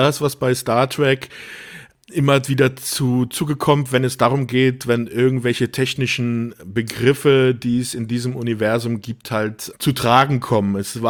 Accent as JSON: {"language": "German", "region": "Rhineland-Palatinate", "country": "Germany", "tie": "born or raised there", "said": "Ja, ich bin ja auch in der Pfalz groß geworden."}